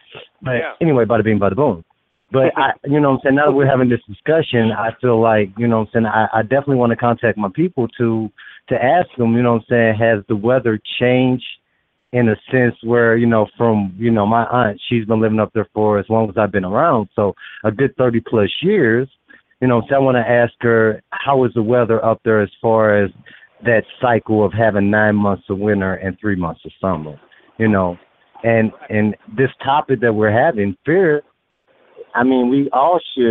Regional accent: St. Louis, Missouri, United States; I was born and raised in St. Louis, established in 78.

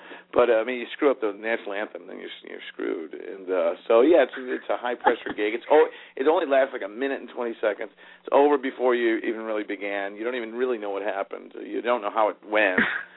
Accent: Orland Park, Illinois, United States; Just infant time was in Beverly. That's where my folks lived, and then I kind of really just grew up in Orland Park.

